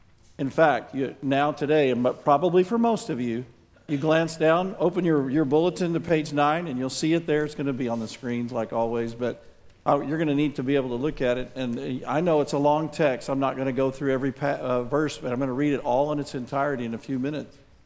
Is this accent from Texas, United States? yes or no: yes; Dallas, Texas, United States; But since I'm from Dallas, we put up blue today, because everybody knows God is at Dallas.